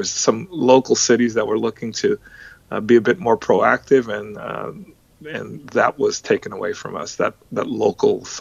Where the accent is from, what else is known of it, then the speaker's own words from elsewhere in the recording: New York, United States; now in Texas, United States; So, you know, I'm from New York, and I had visited my mother, who still lives in New York.